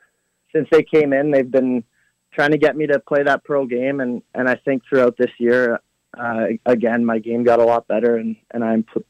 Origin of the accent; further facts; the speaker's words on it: Toronto, Ontario, Canada; and Toronto's my hometown as well, so I'm really happy I can stay home.